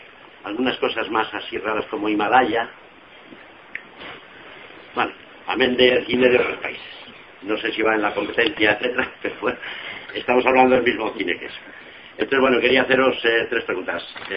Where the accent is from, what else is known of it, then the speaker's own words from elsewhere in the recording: Riaño, Castile and León, Spain; Soy de Riaño, León.